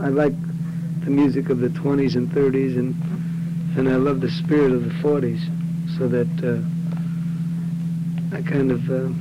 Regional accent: New York City, New York, United States; From New York City.

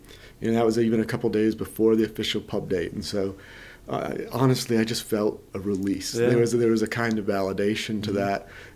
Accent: Michigan, United States; I mean, growing up in Michigan, you know, Michigan was unavoidably formative for me. There are a lot of things I learned growing up in Michigan that are still with me.

